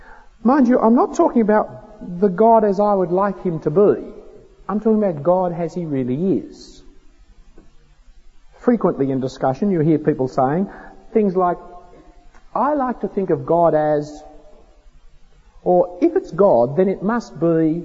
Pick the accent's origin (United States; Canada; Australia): Australia; But just because I am an Australian doesn't mean that I wear a hat with corks dangling around the edges.